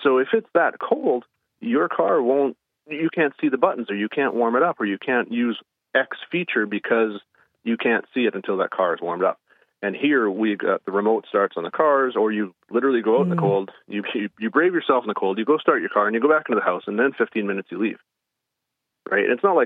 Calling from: Regina, Saskatchewan, Canada; I'm in just outside of Regina, Saskatchewan, Canada.

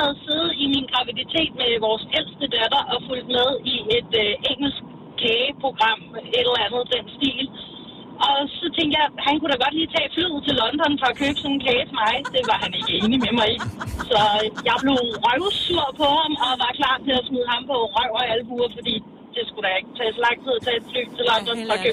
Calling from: Ålsgårde, Capital Region of Denmark, Denmark; Jamen, jeg ringer fra Ålsgaard.

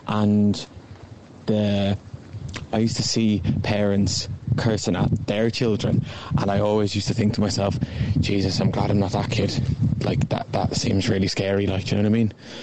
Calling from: London, United Kingdom; I'm just listening from London.

